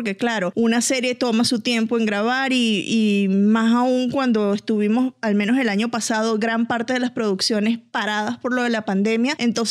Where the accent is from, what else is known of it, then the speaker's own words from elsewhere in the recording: Venezuela; porque además nuestros acentos, tú eres colombiana, yo soy venezolana.